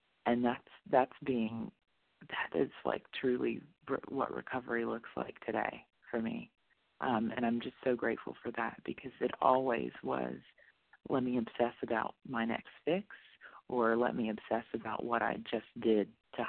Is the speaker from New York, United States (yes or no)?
yes; New York, United States; Hi, good morning. … I'm from New York.